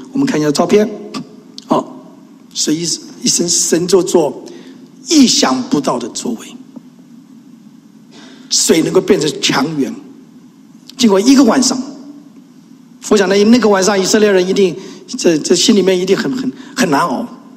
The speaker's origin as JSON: {"language": "Chinese", "country": "Taiwan", "said": "我们从台湾来"}